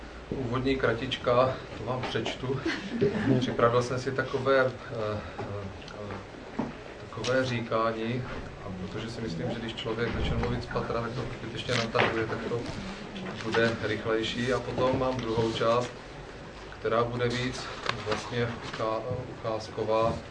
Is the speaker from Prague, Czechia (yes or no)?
no; Nivnice, Zlín Region, Czechia; born there; ačkoliv jsem se narodil v Nivnici, což je vlastně na Slovácku.